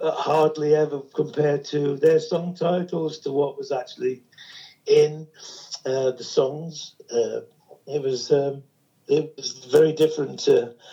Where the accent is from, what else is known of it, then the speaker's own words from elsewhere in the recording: England, United Kingdom; So I mean, because I'm English, so I can be very half empty.